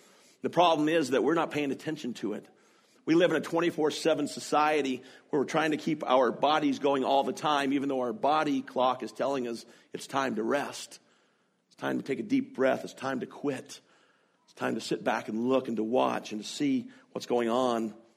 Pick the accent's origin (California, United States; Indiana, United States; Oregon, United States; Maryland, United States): Oregon, United States; now in Canada; I said, we come from Oregon. 365 days a year of rain. Seasonal depression is huge.